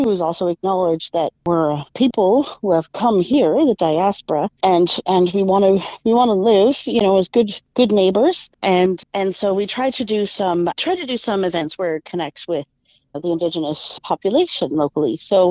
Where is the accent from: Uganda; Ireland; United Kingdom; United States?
Ireland; we just sort of ignore that part as Irish people.